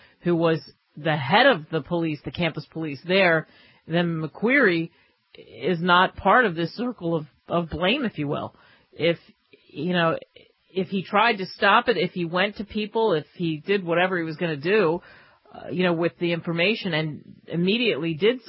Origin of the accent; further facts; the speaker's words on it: California, United States; I'm from California.